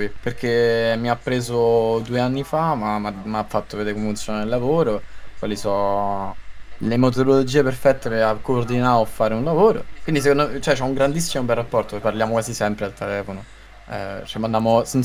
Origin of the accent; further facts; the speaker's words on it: Rome, Lazio, Italy; ho 23 anni e vengo da Roma